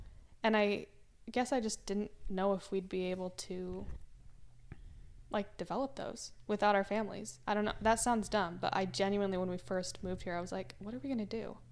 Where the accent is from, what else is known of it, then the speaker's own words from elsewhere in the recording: Utah, United States; not wanting people to think that I'm a certain way that I'm actually not, just because I'm from Utah.